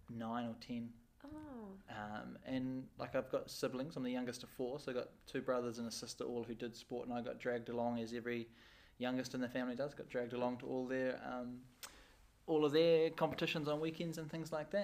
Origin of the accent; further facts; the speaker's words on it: Whangarei, Northland, New Zealand; And then I come from Whangarei, so it's a small town.